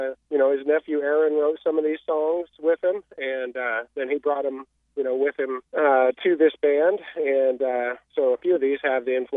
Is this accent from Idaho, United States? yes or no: yes; Gooding, Idaho, United States; born there; now in Hagerman, United States; I was born in Gooding.